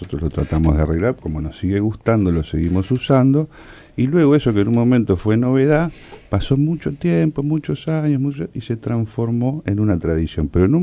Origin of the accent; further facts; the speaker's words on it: Uruguay; nuestra vida como uruguayos, como seres humanos